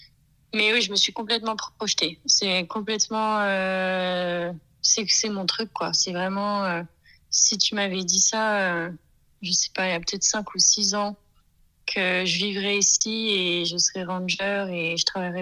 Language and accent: French; France; moved away as an adult; now in South Africa; je suis française et j'ai 29 ans. Mais maintenant, je vis en Afrique du Sud depuis environ 3 ans.